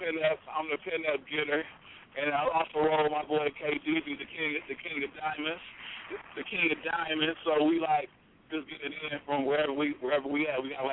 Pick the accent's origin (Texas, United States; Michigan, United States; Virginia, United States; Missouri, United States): Michigan, United States; Detroit; I'm from the Detroit. I'm from the Detroit, Michigan.